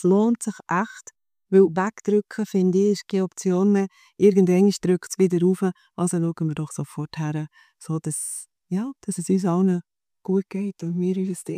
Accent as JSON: {"language": "German", "region": "Bern", "country": "Switzerland", "tie": "born or raised there", "said": "ich bin ja im Berner Seeland aufgewachsen und gross geworden."}